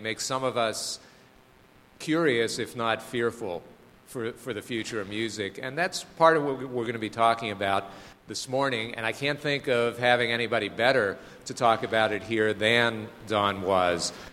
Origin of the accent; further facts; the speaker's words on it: Detroit, Michigan, United States; The auto industry, if we're from Detroit, we all know what that's about.